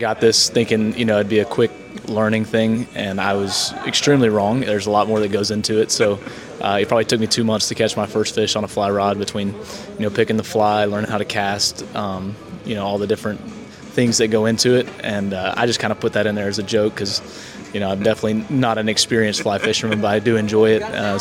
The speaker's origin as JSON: {"language": "English", "region": "Florida", "country": "United States", "tie": "born or raised there", "said": "I've always been a fisherman. I grew up in Florida. I grew up deep sea fishing."}